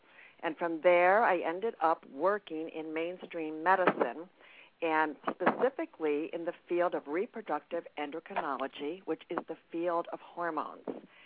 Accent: New York, United States; I'm from New York, so I'm talking so fast.

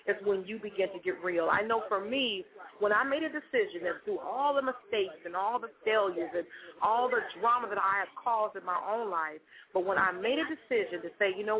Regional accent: Benton Harbor, Michigan, United States; now in Sacramento, United States; I live out here in Sacramento, California. I am from Benton Harbor, Michigan, and I lived there all my life. But I've been in California about 10 years

